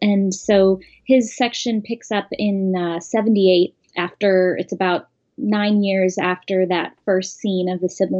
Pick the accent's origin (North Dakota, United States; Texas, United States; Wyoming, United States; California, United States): California, United States; San Francisco; I grew up in San Francisco, and I also grew up with gay parents.